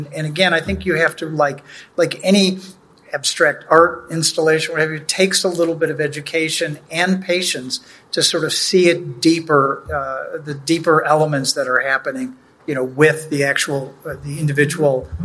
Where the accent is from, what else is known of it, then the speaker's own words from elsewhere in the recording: Chicago, Illinois, United States; as a Chicagoan, I think we're always a little concerned that Chicago might be, you know, sort of attacked a little too much.